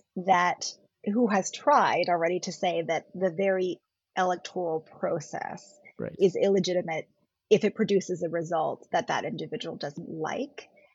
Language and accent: English; India; born there; first language German; English is a second language; So I'm actually by birth, I'm half Indian, half German. I was born in India, and then, you know, spent, my first language is German